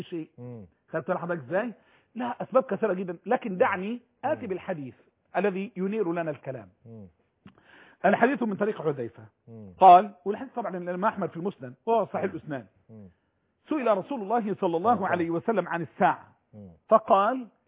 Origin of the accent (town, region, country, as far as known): Egypt